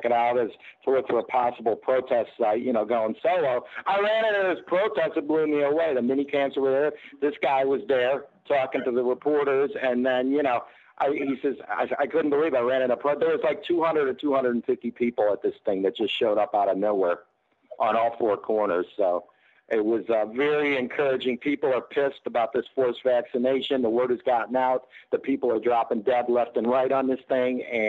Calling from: Fort Myers, Florida, United States; I'm calling from South Fort Myers.

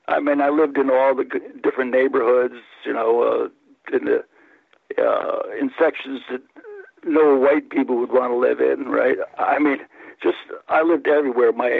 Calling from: New Haven, Connecticut, United States; I'm calling outside New Haven, Connecticut.

